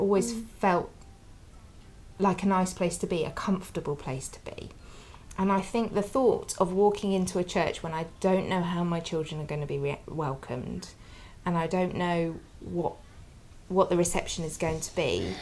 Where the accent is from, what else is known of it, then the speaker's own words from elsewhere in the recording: United Kingdom; How can something that's that core to our culture, our identity, everything to me as part of being British, how can it be dying?